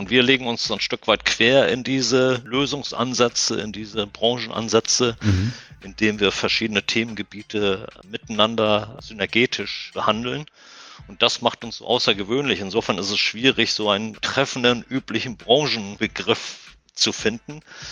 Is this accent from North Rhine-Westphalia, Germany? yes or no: no; Schleswig, Schleswig-Holstein, Germany; born there; ich bin 1962 in Schleswig geboren, das liegt an der dänischen Grenze.